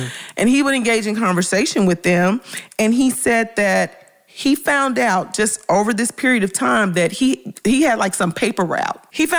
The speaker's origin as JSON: {"language": "English", "town": "Memphis", "region": "Tennessee", "country": "United States", "said": "because I'm originally from Memphis."}